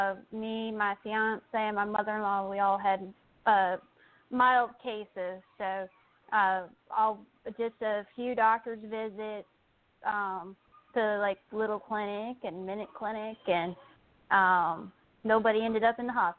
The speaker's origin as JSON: {"language": "English", "region": "Virginia", "country": "United States", "tie": "born or raised there", "said": "I was raised in the Baptist church. My parents and step parents are Baptists, and I grew up in a small congregation because I was raised between Williamsburg and Colonial Heights"}